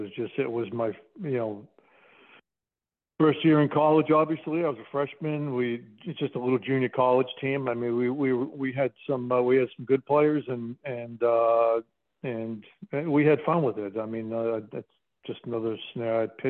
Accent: Northeast, United States; I grew up in the Northeast. It's just what you did all day long, every day.

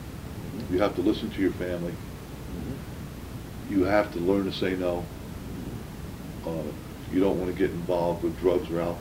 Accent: Brooklyn, New York, United States; born there; Well, I was born in Brooklyn, 1943.

